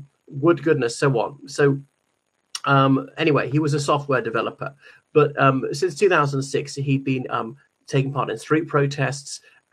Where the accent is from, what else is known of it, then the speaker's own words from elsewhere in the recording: Ireland; I'm from Ireland.